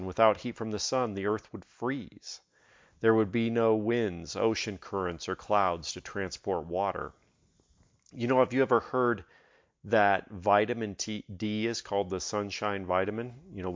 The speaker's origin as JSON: {"language": "English", "region": "Colorado", "country": "United States", "lives_now": "El Paso, United States", "said": "I came from Western Colorado before I moved here and just spent my life freezing over there during the winters."}